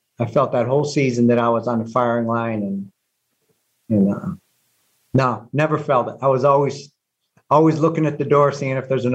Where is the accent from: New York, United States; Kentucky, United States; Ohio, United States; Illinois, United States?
Ohio, United States; Cleveland; we play the Cleveland Browns, which I grew up in Cleveland, so I got even more people watching.